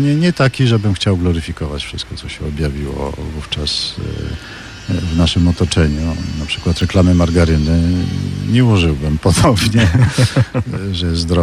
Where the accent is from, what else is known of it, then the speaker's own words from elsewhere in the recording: Gdańsk, Pomeranian Voivodeship, Poland; Urodziłem się w Oliwie i tam się wychowywałem, potem we Brzeszczu, w Dolnym Brzeszczu.